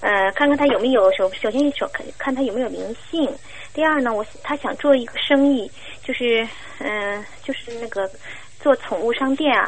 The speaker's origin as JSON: {"language": "Chinese", "region": "North China", "country": "China", "said": "因为我们是北方人，很少吃活物的。"}